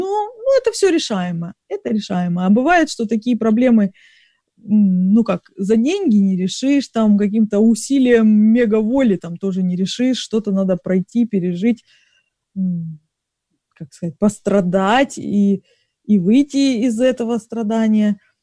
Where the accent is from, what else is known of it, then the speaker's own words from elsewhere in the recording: Rostov-on-Don, Rostov Oblast, Russia; Родилась я в Ростове-на-Дону и прожила там 21 год. И вышла замуж за Виталика, мужа моего барабанщика. А потом мы... Пожили 2 года там в Ростове, он тоже из города Ростова